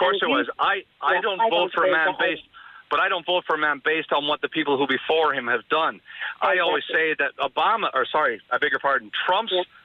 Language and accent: English; United States; now in Ireland; I'm an American. I've been living in Ireland for 38 years now.